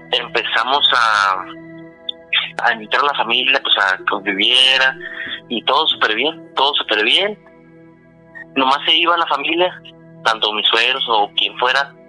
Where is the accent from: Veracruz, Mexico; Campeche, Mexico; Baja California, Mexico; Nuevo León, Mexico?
Baja California, Mexico; Mexicali; Soy de Mexicali, Baja California.